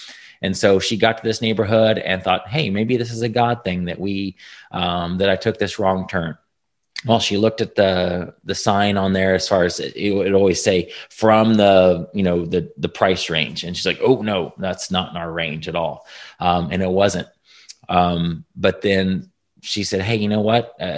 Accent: Indiana, United States; now in Texas, United States; I lived in Indiana, born and raised in Indiana.

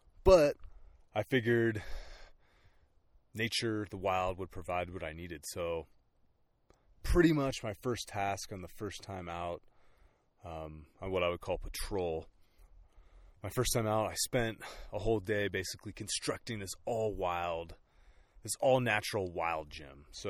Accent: California, United States; So I am from California, the East Bay. So that'd be east of Oakland. And I grew up there my whole life. We never moved.

